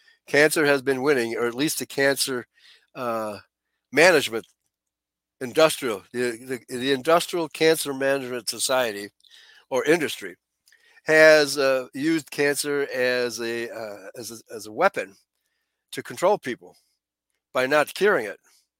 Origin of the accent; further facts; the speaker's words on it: Chicago, Illinois, United States; I was brought up in the German community of the city of Chicago